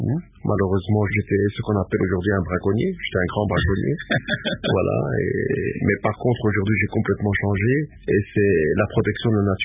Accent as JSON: {"language": "French", "town": "Likasi", "region": "Haut-Katanga", "country": "DR Congo", "tie": "born there", "said": "Moi, je suis né en 1956 à Likasi. Mon père est né à Bukama. Ma mère aussi est née à Kasenga."}